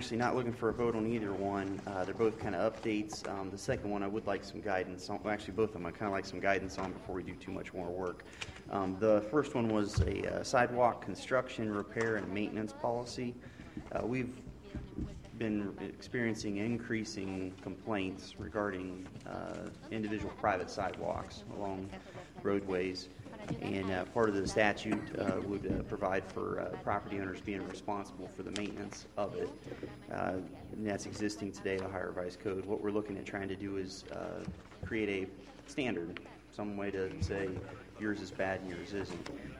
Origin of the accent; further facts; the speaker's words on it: Ashley, United States; So I was born and raised up in the Ashley area